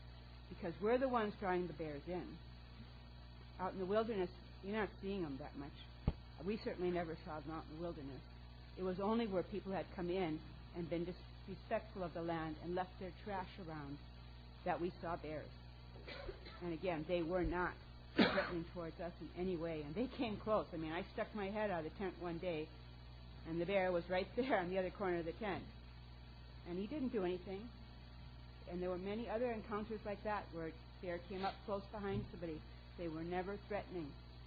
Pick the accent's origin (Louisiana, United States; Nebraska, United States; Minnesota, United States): Minnesota, United States; now in Colorado Springs, United States; I'm from Colorado Springs. I just wanted to say that, you know, I know that with my experience with bears that, I mean, I grew up in Minnesota.